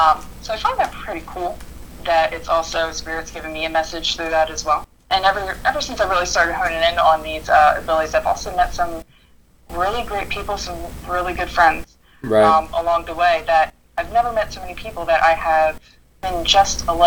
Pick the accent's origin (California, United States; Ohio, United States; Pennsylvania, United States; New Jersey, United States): New Jersey, United States; Clarksboro; Originally, I'm from about Clarksboro, New Jersey.